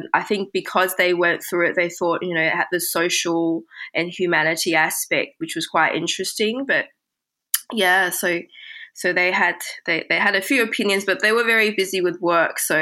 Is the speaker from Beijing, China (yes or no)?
yes; Beijing, China; now in Australia; Yeah, so I was born in Beijing, which was another very big city.